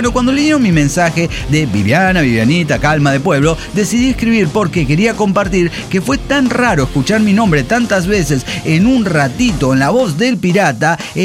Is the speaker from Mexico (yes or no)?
yes; Zapopan, Jalisco, Mexico; Ella es de Ciudad de México, yo soy de Zapopan.